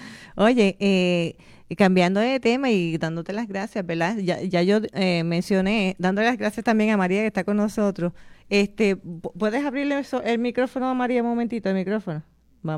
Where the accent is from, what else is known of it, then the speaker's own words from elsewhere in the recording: Puerto Rico; porque somos puertorriqueños.